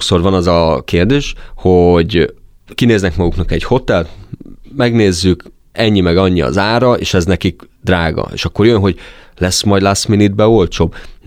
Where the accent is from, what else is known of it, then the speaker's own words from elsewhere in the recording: Hungary; itt Budapesten